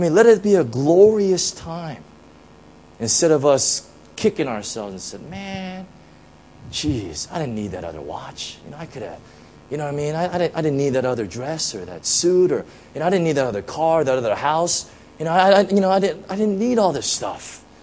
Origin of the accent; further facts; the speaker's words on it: United States; I'm a blue, you know, I'm an American, right?